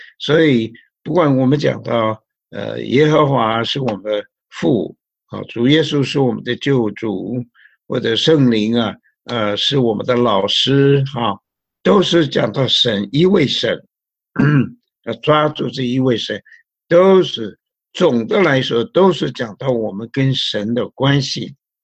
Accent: China; 尤其我们中国人呢，我们对神的传统的观念就是庙里面烧香了、拜佛啊

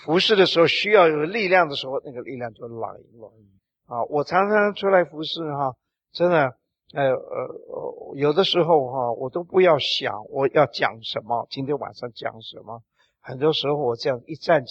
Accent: China; 好像我们中国人练功夫一样的哈

